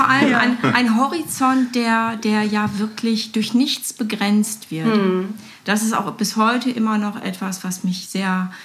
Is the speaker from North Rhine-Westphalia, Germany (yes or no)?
yes; North Rhine-Westphalia, Germany; born there; Gebürtig bin ich aus dem Ruhrgebiet.